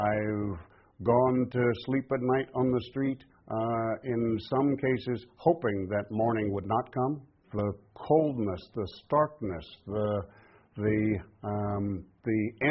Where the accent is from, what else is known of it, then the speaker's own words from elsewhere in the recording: Chicago, Illinois, United States; moved away as an adult; also born or lived in Mississippi; now in California, United States; I was born in Mississippi, raised in Chicago, came out to California in the mid-70s to attend college.